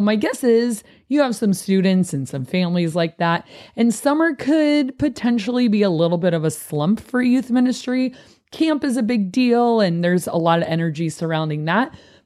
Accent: United States; I don't know about you, but I think it, as an American, everyone want to be on that team

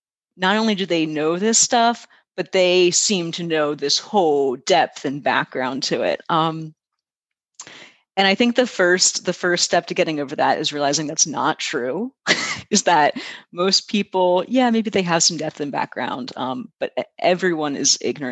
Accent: Delaware, United States; I said I was from Delaware. It's a really big part of my identity.

